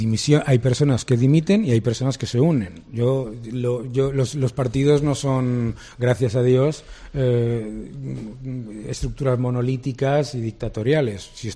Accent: England, United Kingdom; Yo vengo de Inglaterra. En Inglaterra los partidos están constantemente debatiendo entre ellos.

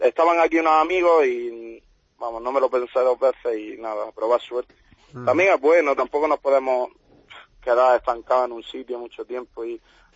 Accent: La Herradura, Andalusia, Spain; mis padres tienen un restaurante en mi pueblo, yo soy de La Herradura, de Granada

